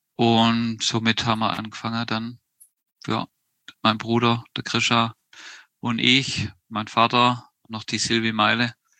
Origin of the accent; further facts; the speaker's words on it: Stuttgart, Baden-Württemberg, Germany; born there; Also ich bin 77 in Stuttgart geboren